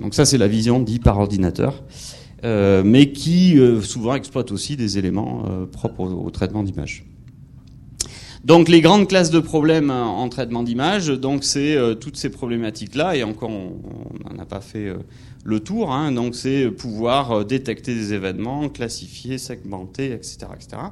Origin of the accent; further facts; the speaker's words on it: Bordeaux, Nouvelle-Aquitaine, France; alors je viens de Bordeaux